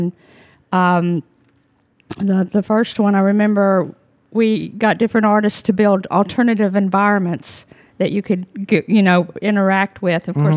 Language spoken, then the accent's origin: English; Savannah, Tennessee, United States; I didn't grow up in Memphis. I grew up in Savannah, Tennessee. It's about 2 hours from Memphis.